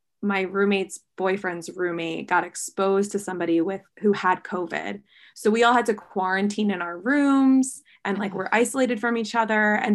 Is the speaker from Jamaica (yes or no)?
no; New York, United States; now in West Coast, United States; I'm from New York originally and not going back to the East Coast.